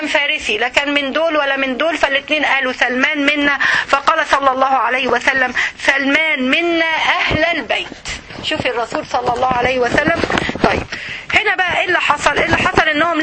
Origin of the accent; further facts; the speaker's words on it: Egypt; انا عندنا في مصر ما يقولوش ارجف، برجف.